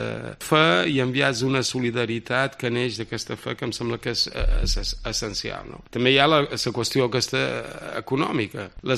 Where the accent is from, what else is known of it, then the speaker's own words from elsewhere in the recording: Balearic Islands, Spain; som menorquins, però el que ens uneix és la fe.